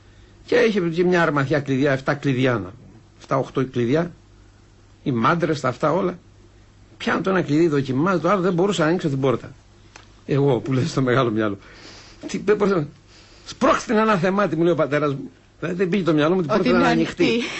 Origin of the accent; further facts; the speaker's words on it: Greece; Εγώ είμαι Έλληνας, ας πούμε, με την αρχαιοελληνική.